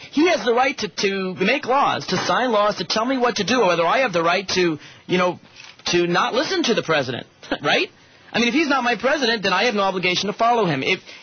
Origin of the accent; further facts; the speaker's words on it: Tennessee, United States; I remember these growing up in Tennessee, these old big mechanical voting booths.